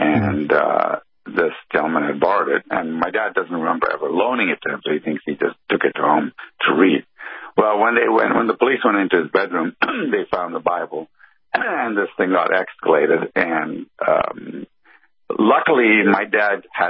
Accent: Ghana; also born or lived in Jamaica / Ethiopia / Sudan / Yemen; Well, I was born in Ghana, and I grew up in Jamaica, Ethiopia, Sudan, and Yemen.

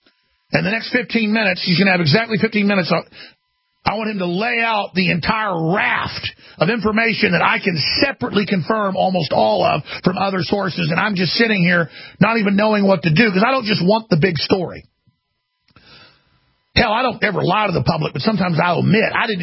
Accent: Texas, United States; I'm an American, and I'm a Christian, and I'm a Texan.

